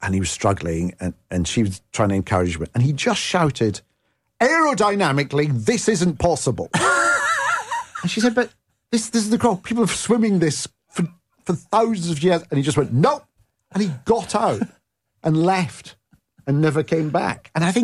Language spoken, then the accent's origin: English; Scotland, United Kingdom; So, you know, being Scottish, I will be Scottish and Italian, you know, I've got the best of both.